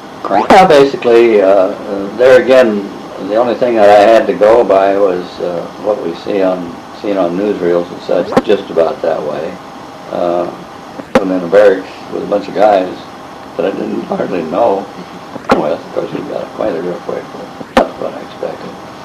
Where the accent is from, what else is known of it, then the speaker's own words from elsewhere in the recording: Livingston, Montana, United States; also born or lived in Crow Reservation; I was raised initially on the Indian Reservation, the Crow Reservation, where we moved to Livingston, where I ended up.